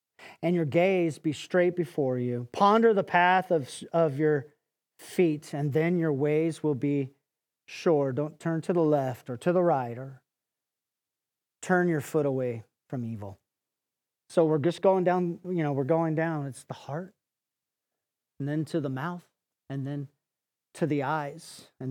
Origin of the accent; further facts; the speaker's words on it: California, United States; I grew up in Southern California, surf and most board sports and snowboarding and the whole thing.